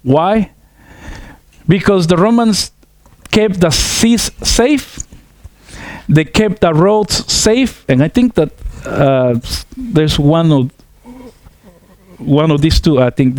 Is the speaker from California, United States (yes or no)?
yes; California, United States; I grew up in California, so it went through California and it shook the windows